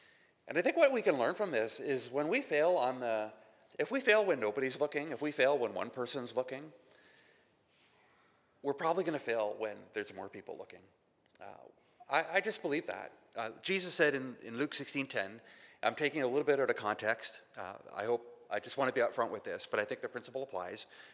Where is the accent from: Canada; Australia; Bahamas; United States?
Canada; I've never once heard a Canadian say a boot, so just so you know. But all these Americans are like, "You're from Canada. We can just tell by the way